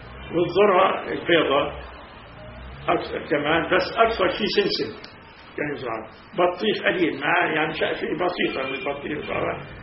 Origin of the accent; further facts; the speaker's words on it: Palestine; سموها عندنا في فلسطين فقوس